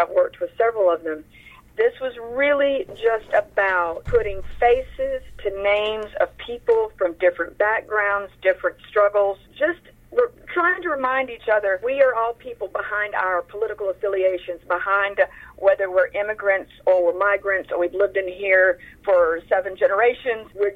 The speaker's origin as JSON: {"language": "English", "town": "Greenwood", "region": "Mississippi", "country": "United States", "tie": "born or raised there", "said": "two of which actually are from my hometown of Greenwood, Mississippi."}